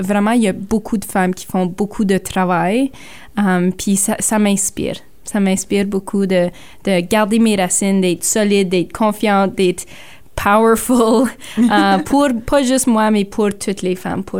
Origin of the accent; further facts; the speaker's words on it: Sudbury, Ontario, Canada; que j'ai un accent. Pareil comme le fait que j'ai pas grandi dans ma communauté autochtone à Odanak, que j'ai grandi à Sudbury.